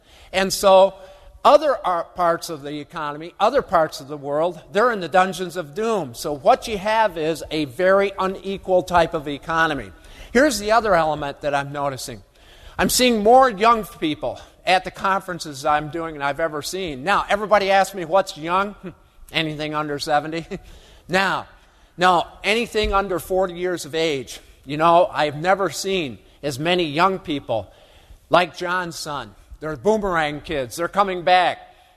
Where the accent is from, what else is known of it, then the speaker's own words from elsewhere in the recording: New York, United States; And I'm originally from upstate New York, grew up about 60 miles north of Syracuse, New York.